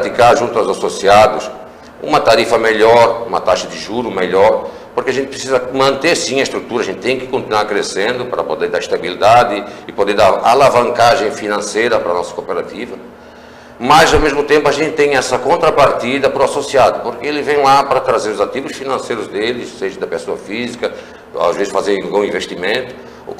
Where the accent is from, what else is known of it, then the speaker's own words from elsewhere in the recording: Nova Trento, Santa Catarina, Brazil; eu sou natural de Nova Trento